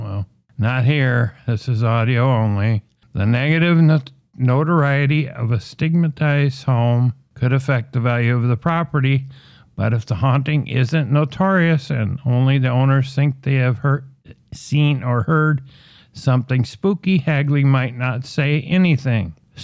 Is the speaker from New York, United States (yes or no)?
no; Minnesota, United States; only Minnesota, my home state and where this podcast originates from